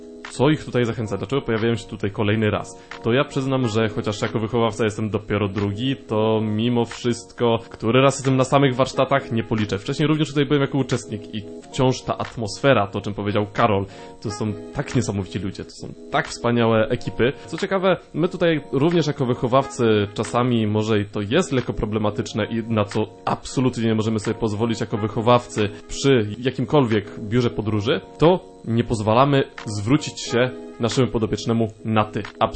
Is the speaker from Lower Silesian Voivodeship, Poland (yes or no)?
yes; Wrocław, Lower Silesian Voivodeship, Poland; Jestem z Wrocławia